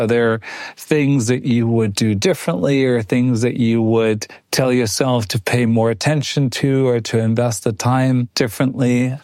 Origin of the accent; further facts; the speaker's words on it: Germany; moved away as an adult; So I grew up in Germany, went to the U.S. for college.